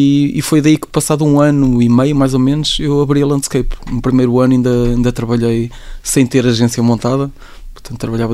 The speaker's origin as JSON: {"language": "Portuguese", "town": "Ovar", "region": "Aveiro", "country": "Portugal", "said": "a verdade é que eu venho de Ovar, portanto, Ovar é tudo plano."}